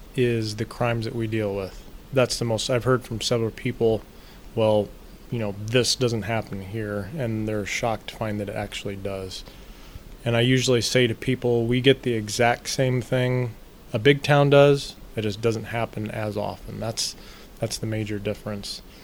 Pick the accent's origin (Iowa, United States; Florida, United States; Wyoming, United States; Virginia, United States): Iowa, United States; Waterloo; now in Panora, United States; I'm actually from Waterloo. That's where I'm from. I lived there for approximately 23, 24 years.